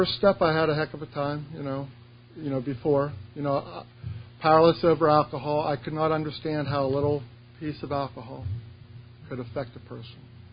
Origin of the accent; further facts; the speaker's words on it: Ohio, United States; You know, because I'm from Ohio.